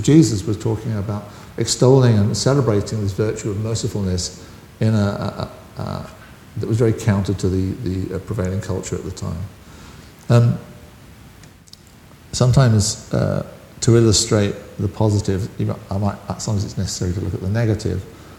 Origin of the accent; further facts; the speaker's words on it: United Kingdom; So although we'd like to think that, we're just very British, but we are heavily influenced by American culture.